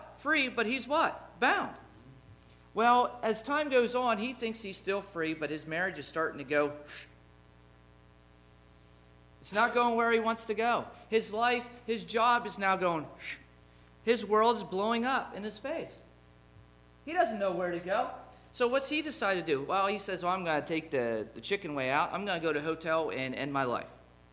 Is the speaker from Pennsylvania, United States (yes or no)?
yes; Lock Haven, Pennsylvania, United States; I'm a Christian from Lock Haven, Pennsylvania.